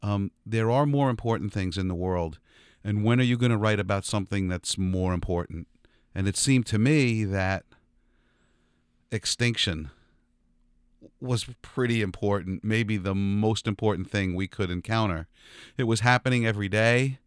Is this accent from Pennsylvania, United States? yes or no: no; East Rockaway, New York, United States; Yeah, so I grew up in East Rockaway, New York